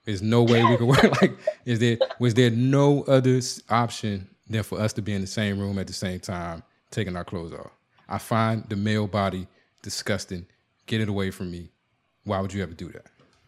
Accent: Washington, District of Columbia, United States; And D.C. usually isn't identified as the South, but to me, D.C. is a small Southern town.

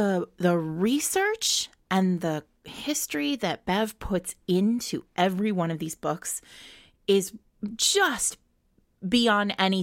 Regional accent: Rhode Island, United States; I grew up in Rhode Island.

